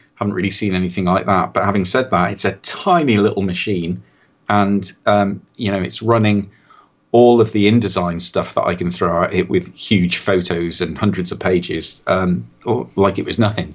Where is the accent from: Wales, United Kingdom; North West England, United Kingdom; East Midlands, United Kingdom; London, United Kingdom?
North West England, United Kingdom; Wirral; Tracy, I'm originally from the Wirral, which is just south of Liverpool. Yes, and Mike calls me a Scouser